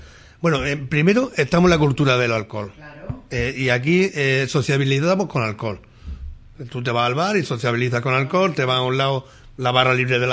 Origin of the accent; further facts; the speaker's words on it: Almería, Andalusia, Spain; now in Jerez de la Frontera, Spain; Yo no soy de Jerez, soy de Almería. Y no está desde que llevo aquí, llevo aquí 6 años prácticamente